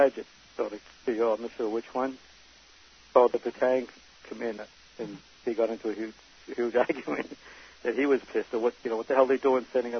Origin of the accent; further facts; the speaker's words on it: Boston, Massachusetts, United States; growing up in Boston and growing up in housing projects and I was used to being around black people.